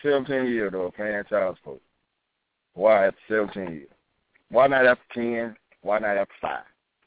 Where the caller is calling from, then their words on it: Chicago, Illinois, United States; calling from Chicago, Illinois.